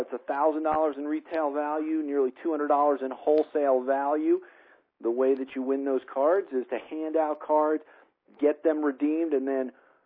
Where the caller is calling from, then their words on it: Colorado, United States; I'm calling in from Colorado this evening.